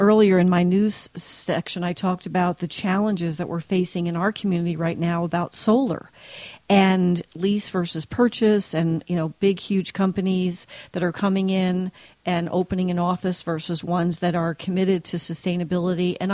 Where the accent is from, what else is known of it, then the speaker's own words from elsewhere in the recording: New Jersey, United States; So, and I'm from Jersey